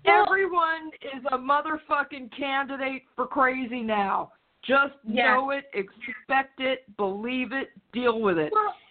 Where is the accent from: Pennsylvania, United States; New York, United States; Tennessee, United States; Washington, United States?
New York, United States; Brooklyn; born there; It's a New York thing, it's in my DNA. I was born in Brooklyn.